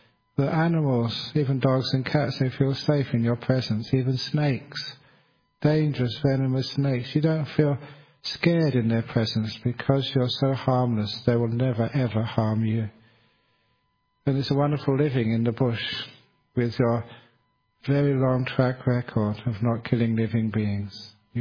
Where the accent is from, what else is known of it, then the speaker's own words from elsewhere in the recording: England, United Kingdom; born there; I was born in England